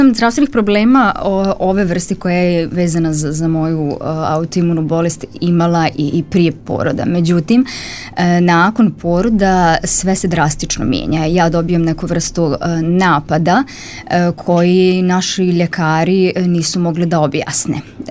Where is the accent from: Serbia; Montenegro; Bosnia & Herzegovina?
Bosnia & Herzegovina; Prijedor, Republika Srpska; now in Banja Luka, Bosnia and Herzegovina; ja sam rođena u Prijedoru i srednju školu ekonomsku sam završila tamo.